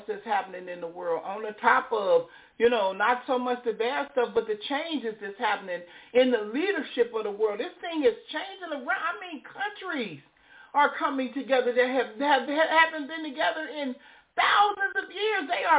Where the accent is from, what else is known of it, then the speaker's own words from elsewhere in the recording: Israel; That's true. I'm from Israel. That is so very true.